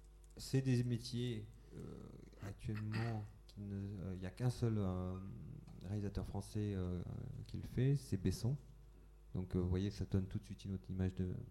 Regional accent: Vietnam; French is a second language; Moi, je viens du Vietnam, par exemple.

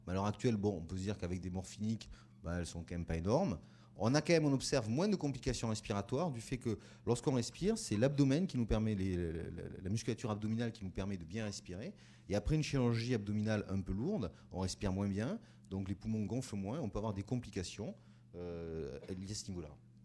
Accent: Toulouse, Occitanie, France; donc moi je viens de Toulouse

